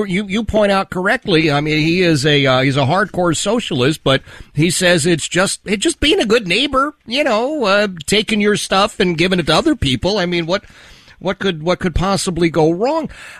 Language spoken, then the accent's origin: English; Philadelphia, Pennsylvania, United States; A Jewish guy, I grew up in Philadelphia.